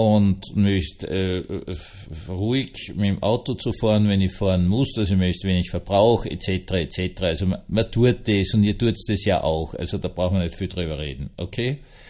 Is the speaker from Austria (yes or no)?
yes; Bischofshofen, Salzburg, Austria; in meiner alten Heimat habe ich geschaut, Schneehöhe in Bischofshofen